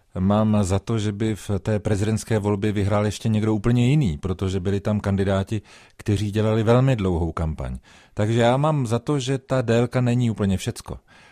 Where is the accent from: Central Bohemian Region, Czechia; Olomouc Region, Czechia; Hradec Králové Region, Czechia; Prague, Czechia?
Prague, Czechia; Já jsem Pražák od narození a řekl bych, že vodou vlastně křtěný. To znamená, tady jsem chodil do školy, tady jsem studoval, tady mám celou řadu adres